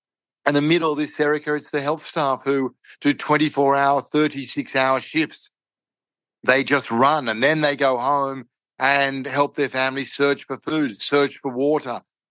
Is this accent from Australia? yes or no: yes; Australia; I'm Australian